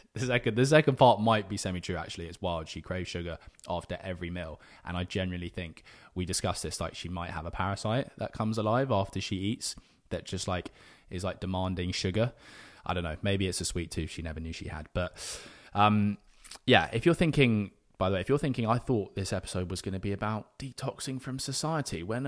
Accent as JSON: {"language": "English", "country": "United Kingdom", "said": "the nice old lady next to me hears my accent, especially because I'm British."}